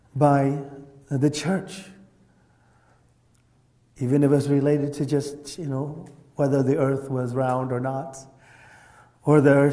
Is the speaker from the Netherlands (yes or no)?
no; Vietnam; I'm from Vietnam. I was born in Vietnam. My parents were born in Vietnam. My grandparents were born in Vietnam. My great-grandparents were born in Vietnam. My great-great-grandparents were born in Vietnam, and they were all Muslims.